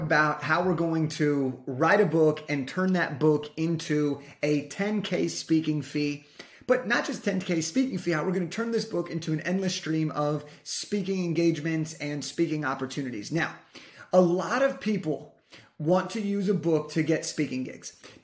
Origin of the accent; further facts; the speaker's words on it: California, United States; I was getting paid thousands of dollars to speak around California, which is my home state